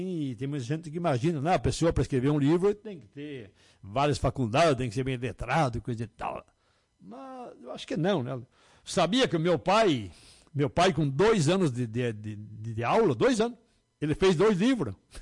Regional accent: Rio Grande do Sul, Brazil; Isso é muito bom para nós que somos gaúchos, né, dia 20 de setembro

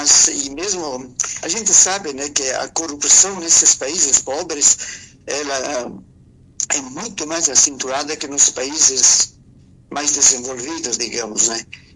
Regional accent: Flores da Cunha, Rio Grande do Sul, Brazil; eu sou natural aqui de Flores da Cunha, né? De um distrito que se chama Mato Perso.

